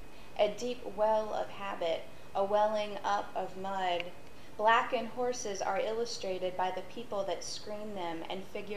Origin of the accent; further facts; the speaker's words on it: Kentucky, United States; She grew up in Pennsylvania, sort of near the mouth of it, and I grew up in Kentucky, kind of near the Delta.